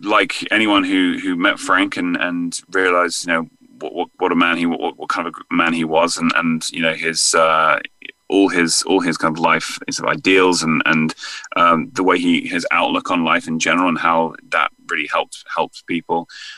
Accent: England, United Kingdom; now in United States; there might be a slight American twang kind of entering into my accent, my wife gets me on the phone with some of my English friends and family to refresh it.

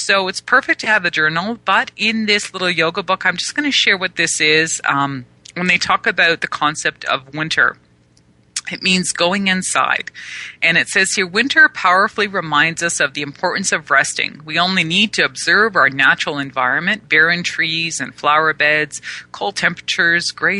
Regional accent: Canada; I mean, not Canadian, but I am Canadian.

